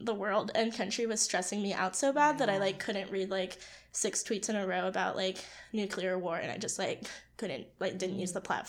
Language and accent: English; California, United States; So like I'm from California, and my friend Becca goes to UC Davis